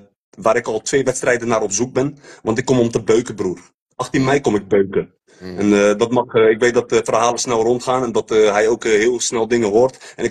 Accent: Turkey; Ik ben gewoon een Turk, bro.

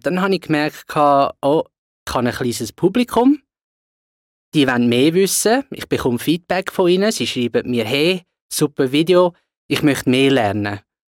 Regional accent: Zurich, Switzerland; Genau, also ich bin in Zürich aufgewachsen.

